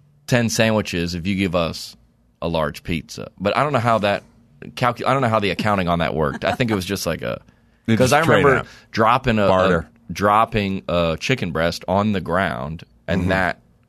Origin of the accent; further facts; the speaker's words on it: the South, United States; So my parents my dad was a pastor. We grew up homeschooled in the South.